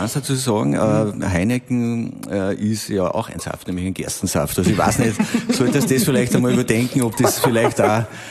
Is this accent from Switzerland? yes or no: no; Braunau am Inn, Upper Austria, Austria; born there; now in Wels, Austria; Ende der 90er Jahre nach Linz gegangen, bin gebürtiger Braunauer und bin nach Linz gegangen, und das hat mir extrem gut getaugt. Der Liebe wegen dann nach Wels.